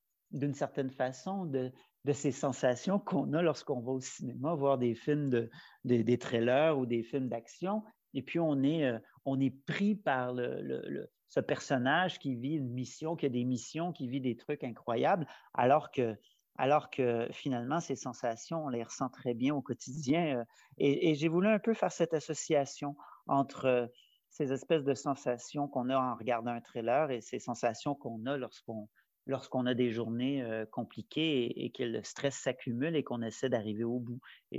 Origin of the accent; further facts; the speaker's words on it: Quebec, Canada; now in France; je suis Canadien d'origine, je suis Québécois, mais j'habite la France depuis 22 ans et j'ai habité Paris. Et puis quand j'ai décidé d'aller vivre à la campagne